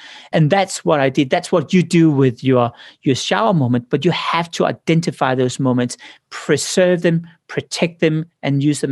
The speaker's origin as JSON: {"language": "English", "country": "Denmark", "said": "I came from Denmark. 99.9% are Protestants. So I never seen other religions. And I never seen people of other skin colors."}